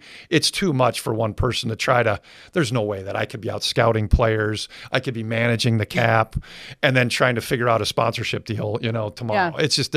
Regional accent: Wisconsin, United States; moved away as an adult; now in Dallas, United States; So my entire adult life is here in Texas. I'm from Wisconsin originally and played college hoops there, of all things.

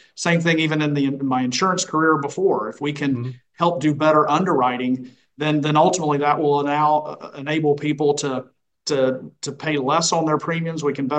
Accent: Florida, United States; Well, and we're already seeing that in my home state of Florida

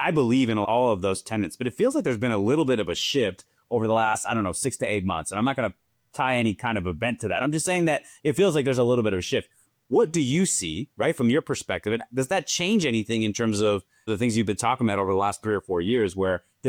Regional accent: United States; Because listen, I am a American.

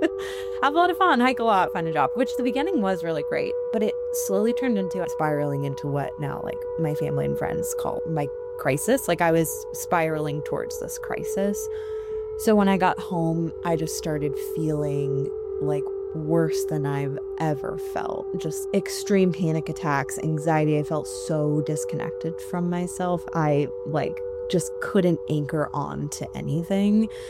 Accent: Colorado, United States; also born or lived in New Mexico; now in Vermont, United States; I grew up out west in Colorado and New Mexico.

